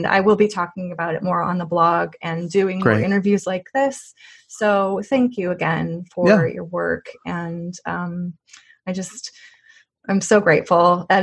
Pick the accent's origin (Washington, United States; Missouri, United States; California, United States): Missouri, United States; But because she's from my home state.